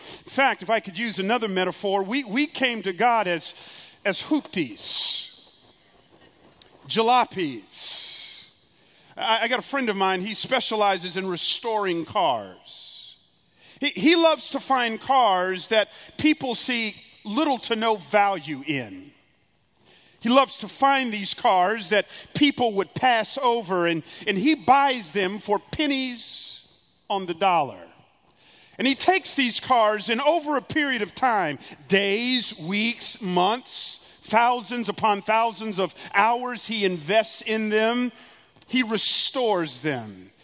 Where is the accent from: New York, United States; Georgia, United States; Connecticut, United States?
Georgia, United States; Atlanta; So I grew up in Atlanta, and one of my great hobbies that I enjoyed in the 80s was collecting baseball cards.